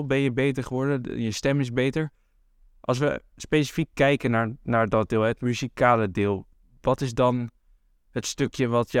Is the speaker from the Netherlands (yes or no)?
yes; Meppel, Drenthe, Netherlands; wij vonden het grappig omdat we uit Meppel kwamen.